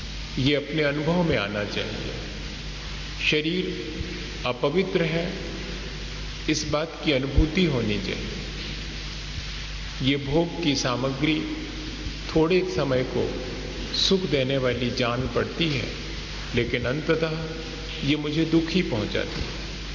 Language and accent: Hindi; Bundelkhand, India; accent: Bundelkhandi; मैं थोड़ा सा बुंदेलखंड साइड का हूँ तो मेरी भाषा में थोड़ी बुंदेलखंडी आ जाए।